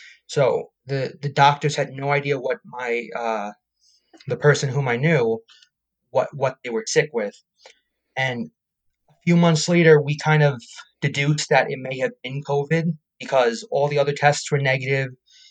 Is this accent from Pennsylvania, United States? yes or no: no; Plainview, New York, United States; So I am on Long Island. I currently live in Center Reach, New York, and I grew up in Plainview, New York.